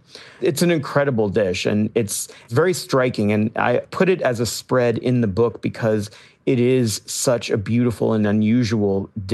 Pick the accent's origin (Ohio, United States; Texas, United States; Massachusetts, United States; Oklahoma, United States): Texas, United States; Chicken and dumplings are something that I grew up with in Texas that my mom made.